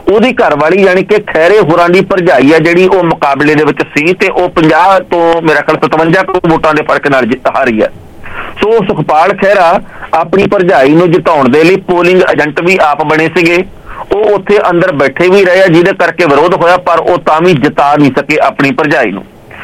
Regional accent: Punjab, India; ਅਸੀਂ ਸਾਰੇ ਪੰਜਾਬ ਦੇ ਜੰਮੇ ਜਾਏ ਆ, ਪੰਜਾਬ ਦੀ ਮਿੱਟੀ ਦੇ ਵਿੱਚ ਖੇਡੇ ਆ, ਵਧੀਆ ਫੁੱਲੇ ਆ

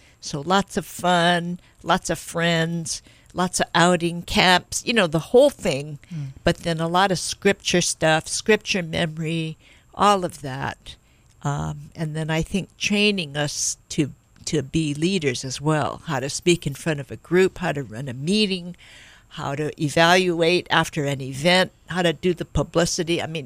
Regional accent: Makiki, Hawaii, United States; I grew up here in Hawaii. I grew up in Makiki and went to Lincoln School, Stevenson, and then when I went to high school, I went to Punahou.

